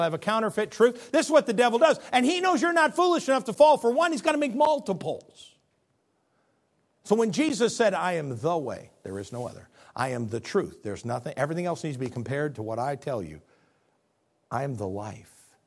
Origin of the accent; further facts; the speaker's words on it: Spring Valley, Illinois, United States; born there; But you remember, I was born in Spring Valley, Illinois.